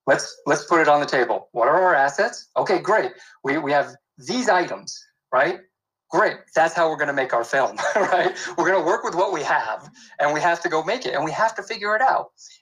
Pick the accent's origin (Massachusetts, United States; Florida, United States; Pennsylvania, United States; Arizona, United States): Arizona, United States; Mesa; I grew up pretty much in Mesa, Arizona, right? The suburbs of Phoenix.